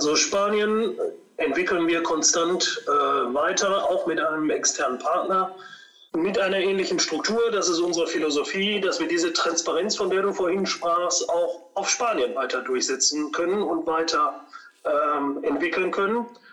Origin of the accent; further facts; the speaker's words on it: North Rhine-Westphalia, Germany; born there; Das liegt aber daran, dass ich diverse Wurzeln in mir trage. Portugiesisch ist richtig, durch und durch, aber ich bin gebürtiger Westfale